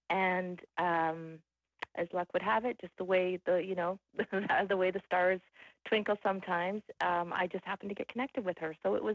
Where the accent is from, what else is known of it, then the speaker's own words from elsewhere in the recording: Canada; I'm Canadian.